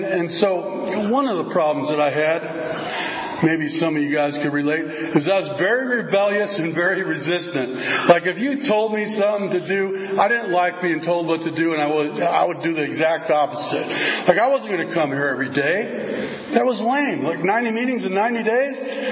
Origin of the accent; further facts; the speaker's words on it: Chicago, Illinois, United States; Where I grew up in Chicago, there was a lot of tunnels.